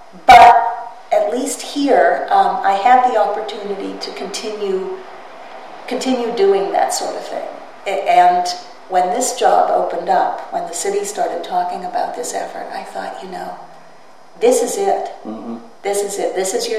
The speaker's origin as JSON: {"language": "English", "town": "Pittsburgh", "region": "Pennsylvania", "country": "United States", "tie": "born or raised there", "said": "I grew up in Pittsburgh, and both my parents were artists."}